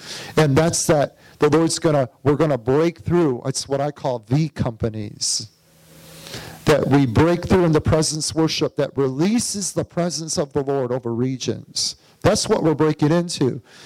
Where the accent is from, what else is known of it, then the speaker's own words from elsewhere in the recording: Flint, Michigan, United States; He heard I was from Flint.